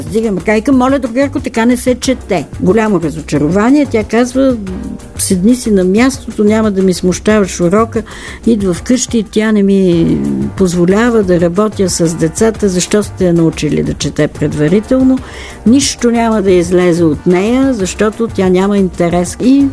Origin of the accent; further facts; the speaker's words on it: Sofia, Sofia City, Bulgaria; На мен като дете особено много ми е пречело това, че съм родена в София и че нямам никакво село.